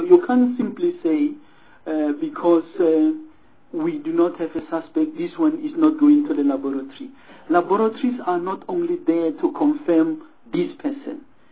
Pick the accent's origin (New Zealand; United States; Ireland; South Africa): South Africa; Pretoria, Gauteng; I come from Pretoria, where you had fingerprint experts and photographers